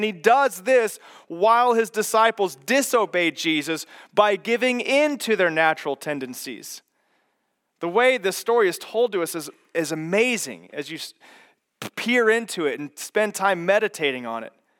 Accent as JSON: {"language": "English", "region": "Kansas", "country": "United States", "tie": "born or raised there", "said": "having to drive home to my hometown on Highway 56 in the middle of Kansas, where there's nothing, by the way."}